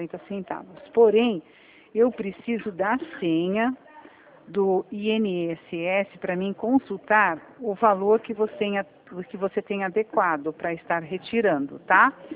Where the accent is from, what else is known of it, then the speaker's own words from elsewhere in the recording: Rio Claro, São Paulo, Brazil; Aqui, eu sou aqui de Rio Claro, tá?